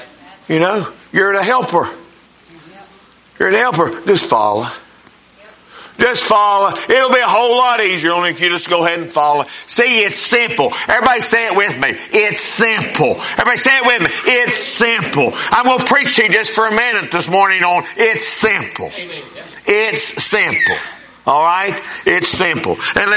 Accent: Winona, United States

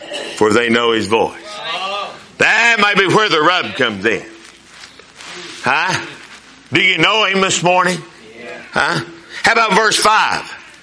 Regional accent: Winona, United States

